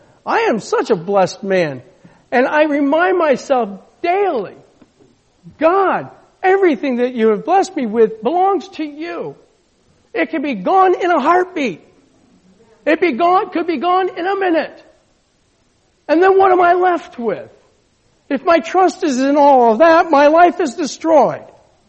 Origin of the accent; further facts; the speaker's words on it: England, United Kingdom; I'm from England.